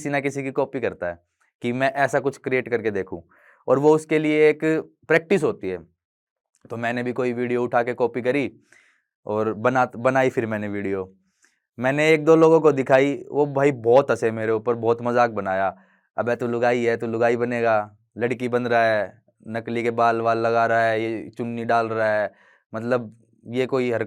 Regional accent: Delhi, India; born there; और मेरा जन्म दिल्ली में हुआ

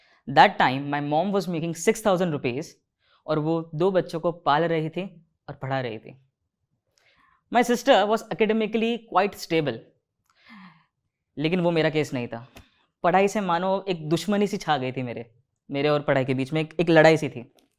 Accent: Mumbai, Maharashtra, India; मैं धारावी नामक एक एरिया के अंदर पला बड़ा हूँ और उसके आसपास ही बड़ा हुआ हूँ। अब जिन लोगों को धारावी के बारे में नहीं पता, धारावी विश्व का तीसरा सबसे बड़ा स्लम माना जाता है।

